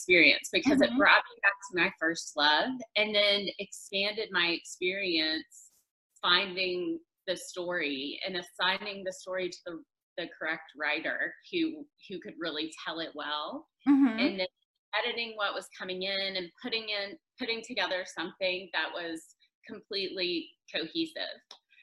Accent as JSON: {"language": "English", "region": "Tennessee", "country": "United States", "tie": "born or raised there", "moved": "yes", "lives_now": "Houston, United States", "said": "I grew up in Tennessee. Now I'm living in Houston and have been for almost 8 years now."}